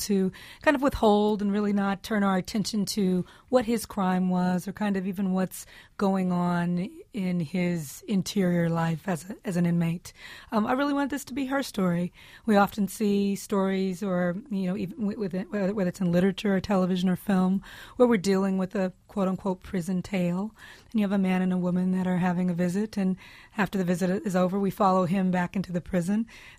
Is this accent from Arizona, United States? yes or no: no; Compton, California, United States; I grew up in Compton, California, where the rates of incarceration are disproportionate.